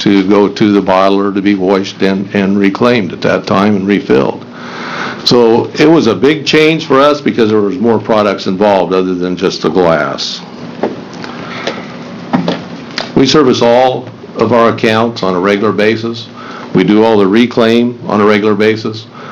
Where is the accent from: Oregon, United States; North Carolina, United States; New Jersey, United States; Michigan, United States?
Oregon, United States; Baker City; I'm from Baker City, Oregon.